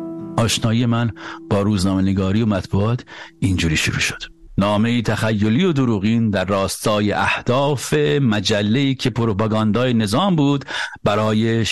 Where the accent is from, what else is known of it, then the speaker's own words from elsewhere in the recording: Iran; moved away; از ایران که اومدم بیرون